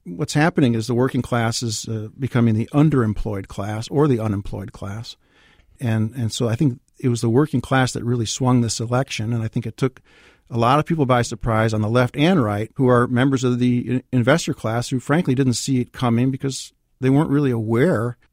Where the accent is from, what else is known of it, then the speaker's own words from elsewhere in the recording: Detroit, Michigan, United States; I grew up in Detroit. I went to graduate school in Michigan